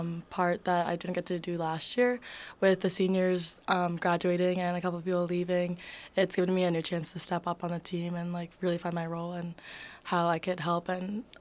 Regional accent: New York, United States; So I grew up in Long Island, and there's pretty much travel teams all over Long Island.

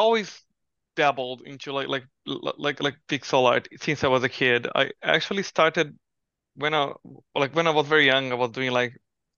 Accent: Brazil; English is a second language; moved away as an adult; now in Vancouver, Canada; so I'm from Brazil, right, originally. Now I live in Vancouver, but back in Brazil

